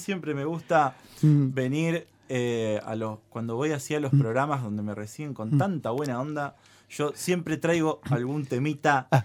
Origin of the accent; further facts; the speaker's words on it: Argentina; Yo soy de la Argentina entero.